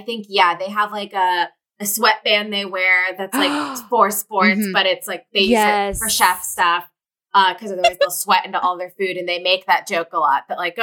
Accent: Philadelphia, Pennsylvania, United States; Okay, I'm from Philly, so let's say they started off at like an Auntie Anne's.

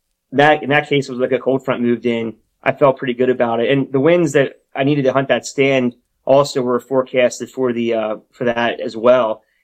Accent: Pennsylvania, United States; But really the end of the day, I grew up in Pennsylvania.

